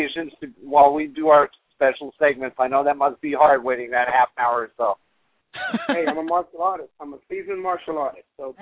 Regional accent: Texas, United States; born there; also born or lived in California; So even though I was born in Texas, with my father being in the Navy, we spent time in California.

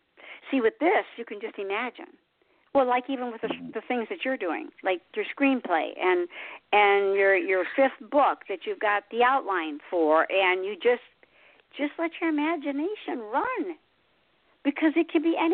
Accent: Michigan, United States; And I'm originally from Michigan, land of the ice and snow, I always tell everybody, like Nanook. I hated that state.

